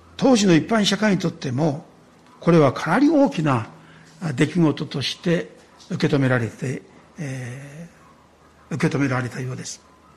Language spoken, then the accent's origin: Japanese; Tochigi, Japan; 私の田舎には那須山脈というですね、御用邸なんかもありますが、その山がいつもこう西に見えるわけですよ。